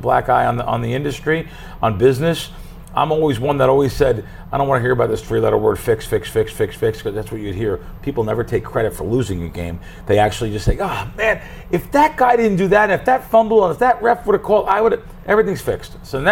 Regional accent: New Jersey, United States; Originally from North Jersey. Grew up in that Jersey Shore. My family's in the Bronx.

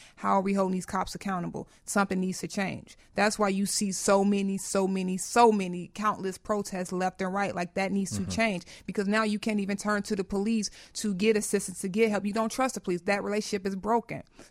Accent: Inglewood, California, United States; I grew up in Inglewood, lifelong Inglewoodian on Morgan Street.

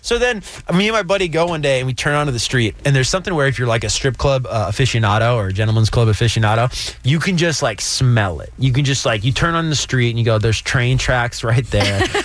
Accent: New Jersey, United States; now in California, United States; to me, I grew up in New Jersey, you would just say the town. And even people here in California say the town.

